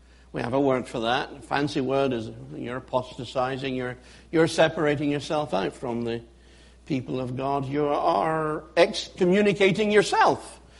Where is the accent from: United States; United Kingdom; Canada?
United Kingdom; Edinburgh, Scotland; Growing up in Edinburgh last century, we lived in a part of Edinburgh where you could still have coal fires.